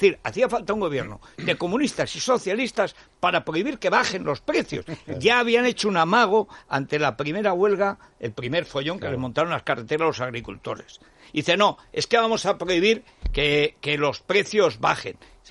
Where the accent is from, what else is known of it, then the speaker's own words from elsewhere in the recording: Orihuela del Tremedal, Aragon, Spain; a mi pueblo, Orihuela de Tremedalda, donde hay que ir, porque son los únicos que mantenemos bajo cero en invierno